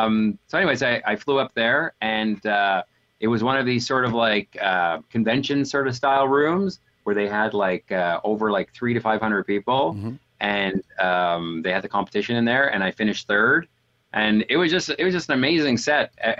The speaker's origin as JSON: {"language": "English", "town": "Montreal", "region": "Quebec", "country": "Canada", "said": "I'm from Montreal."}